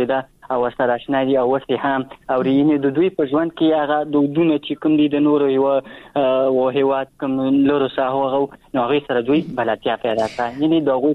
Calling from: Achin, Nangarhar, Afghanistan; در سره تماس کیم د ننګرهار ولایت اچینو لسواله

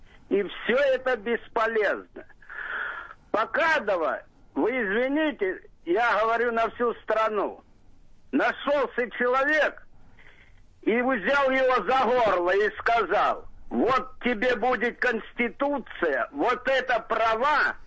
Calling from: Oryol Oblast, Russia; Я из Орловской области вам

